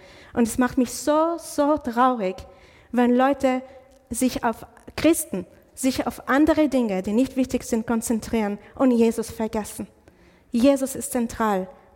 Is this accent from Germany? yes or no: no; Israel; ich bin aus Israel, ich bin Palästinenserin aus Israel.